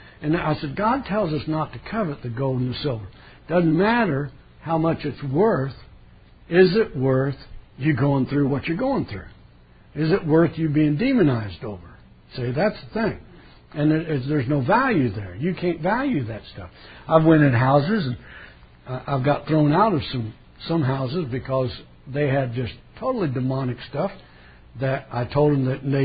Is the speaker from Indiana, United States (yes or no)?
yes; Indiana, United States; also born or lived in Texas; I don't know, y'all, I'm from Texas. Well, I'm originally from Indiana